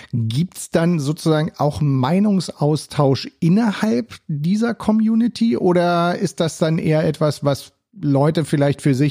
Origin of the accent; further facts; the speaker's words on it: Berlin, Germany; Als Berliner begrüße ich das natürlich sehr